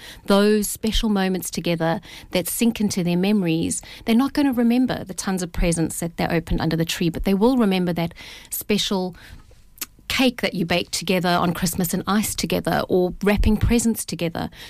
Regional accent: South Africa; You know, I come from South Africa, which is not as privileged as this country, and I've seen poverty

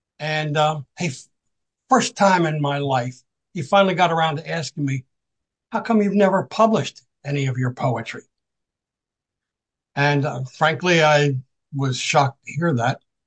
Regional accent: Washington, District of Columbia, United States; I grew up in and around Washington, D.C.

